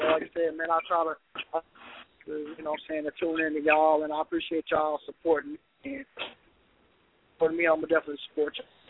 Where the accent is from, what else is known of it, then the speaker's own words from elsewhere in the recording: Columbus, Georgia, United States; also born or lived in Atlanta; Okay, I'm from Columbus, Georgia. You know what I'm saying? I stay and I represent the ATL too, cause I stayed there also.